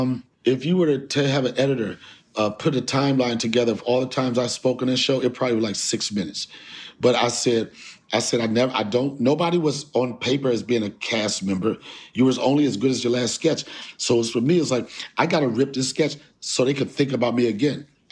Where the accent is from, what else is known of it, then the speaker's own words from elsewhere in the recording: Washington, District of Columbia, United States; were acquaintances because we're both from Washington, D.C.